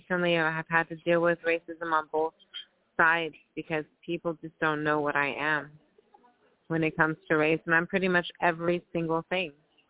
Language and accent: English; Oakland, California, United States; I come from Oakland, you know, and it's the Bay Area.